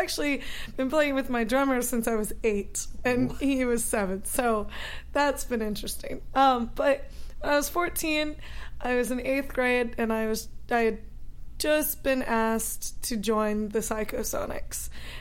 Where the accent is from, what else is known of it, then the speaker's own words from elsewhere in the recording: Texas, United States; Yes, I'm from Texas.